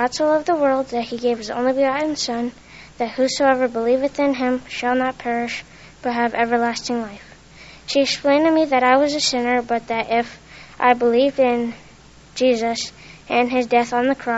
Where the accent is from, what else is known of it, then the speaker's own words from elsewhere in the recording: Clermont, Florida, United States; born there; I was born in Claremont, Florida, and raised in Open Door Baptist Church since I was a baby.